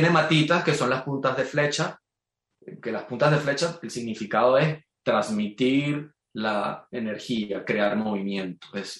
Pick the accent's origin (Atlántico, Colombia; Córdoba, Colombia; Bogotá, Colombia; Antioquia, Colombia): Bogotá, Colombia; Soy bogotano, claro.